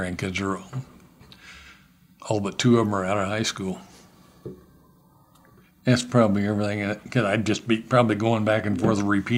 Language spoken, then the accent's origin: English; Olathe, Kansas, United States; My hometown is in Olathe, Kansas. It's right outside of Kansas City. So I was born and raised there.